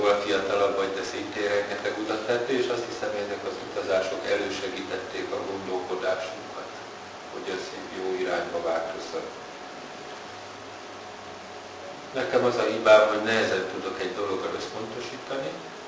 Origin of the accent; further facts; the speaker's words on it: Hungary; Büszke vagyok arra, hogy magyar vagyok, és vagyunk